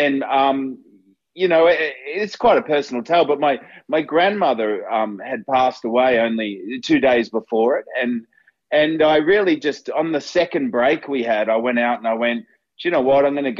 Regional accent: Cronulla, New South Wales, Australia; You know, I'm from Cronulla, you know, like what is going on, you know?

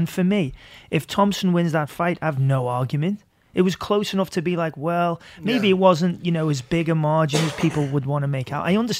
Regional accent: Liverpool, North West England, United Kingdom; And so I'm really happy for Till because I'm from Liverpool.

